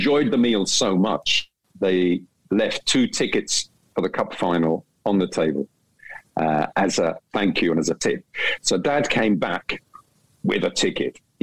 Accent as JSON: {"language": "English", "region": "London", "country": "United Kingdom", "tie": "born or raised there", "also_born_or_lived": "Kent", "said": "I was born in Kent and we moved, the family moved to South London, Tooting to be precise."}